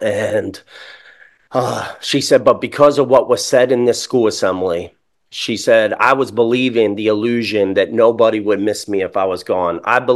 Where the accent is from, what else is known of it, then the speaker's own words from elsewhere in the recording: Camden, New Jersey, United States; Listen, I grew up in Camden, New Jersey, and I'm here to tell you I lived and I made it through it.